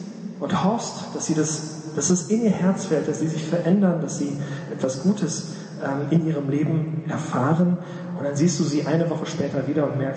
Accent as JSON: {"language": "German", "town": "Bielefeld", "region": "North Rhine-Westphalia", "country": "Germany", "tie": "born or raised there", "said": "Kommt aus meiner Heimatstadt Bielefeld."}